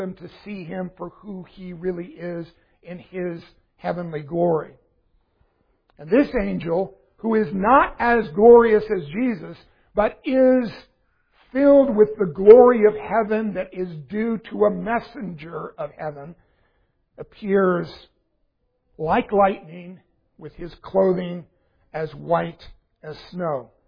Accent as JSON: {"language": "English", "region": "Texas", "country": "United States", "tie": "born or raised there", "said": "but I grew up in Texas where lightning was really brilliant and obvious, and there were lots and lots of thunderstorms"}